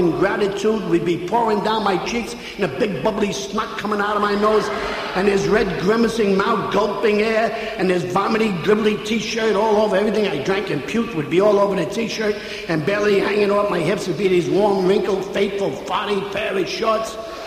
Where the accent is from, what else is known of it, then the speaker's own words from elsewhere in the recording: Yorkville, New York, United States; Now, I live in 86th Street, and I'm born and raised in Yorkville, and on St. Patrick's Day, just generations of Yorkvilleites come back